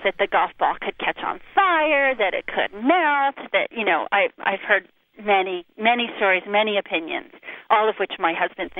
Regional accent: New Vernon, New Jersey, United States; From New Vernon, New Jersey.

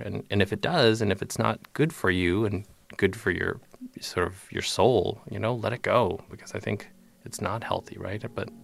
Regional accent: Pennsylvania, United States; Growing up in Pennsylvania as a Vietnamese refugee, I often thought about what would have happened if my family hadn't escaped Saigon in 1975.

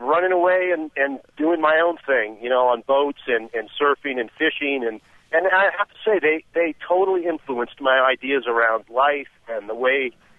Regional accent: San Diego, California, United States; when I was a kid, I grew up in San Diego, and I surfed in La Jolla Shores

